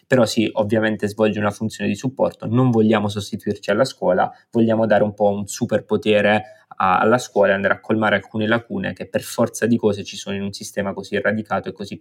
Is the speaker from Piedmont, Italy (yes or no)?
no; Apulia, Italy; io vengo dalla Puglia. In Puglia, nella mia cittadina di 60.000 abitanti